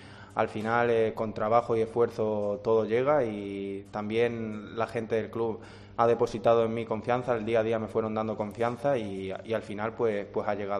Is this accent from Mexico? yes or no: no; Ceuta, Spain; yo soy de Ceuta, muy lejos, apenas puedo ver a mi familia, a mis amigos